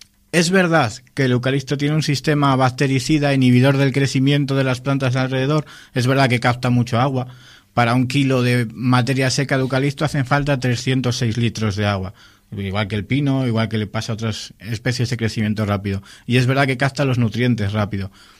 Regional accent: Laredo, Cantabria, Spain; No por ser yo laredano. O sea, no es porque lo tenga al lado de casa

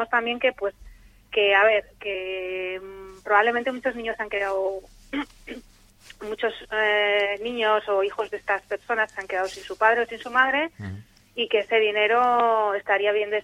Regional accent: Santander, Cantabria, Spain; Soy de Santander, sí.

